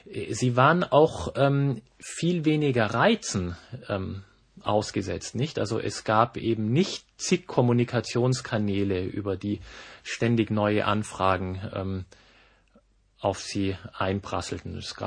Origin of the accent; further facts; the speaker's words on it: Munich, Bavaria, Germany; Ich bin in München groß geworden